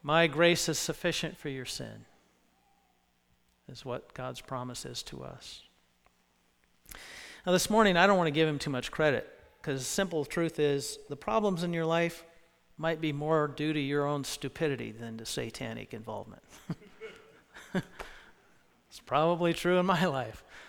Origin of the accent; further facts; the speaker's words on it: United States; as an American, I'm supposed to point that out.